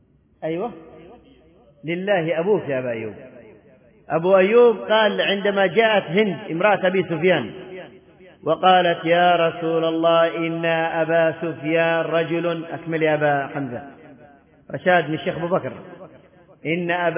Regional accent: Yemen; وهذا وإن كان قليل عندنا في اليمن، قضية السائق وقضية الشغالة

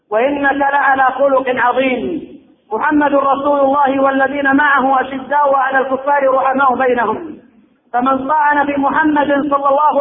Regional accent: Yemen

